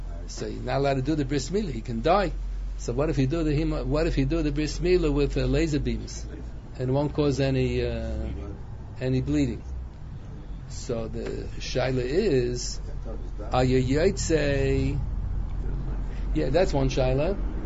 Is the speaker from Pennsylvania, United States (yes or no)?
yes; Scranton, Pennsylvania, United States; born there; My mother … told me I was born in Mercy Hospital in Scranton, Pennsylvania. It was a Catholic hospital, and every room had a big tzelem.